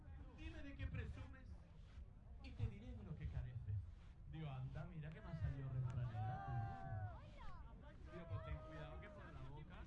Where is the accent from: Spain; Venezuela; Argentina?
Spain; Málaga, Andalusia; Si la primera parte la empecé diciendo que soy andaluz, la segunda parte quiero empezar diciendo, concretando un poco más, que soy malagueño.